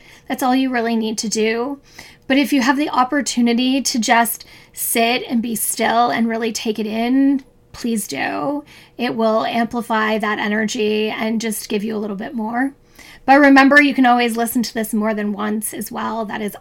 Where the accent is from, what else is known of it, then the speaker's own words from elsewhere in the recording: Canada; I am Canadian, but the wildfires in LA are breaking my heart.